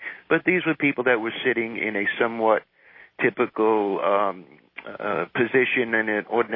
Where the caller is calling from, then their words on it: Haifa, Haifa District, Israel; I'm calling from Haifa, Israel.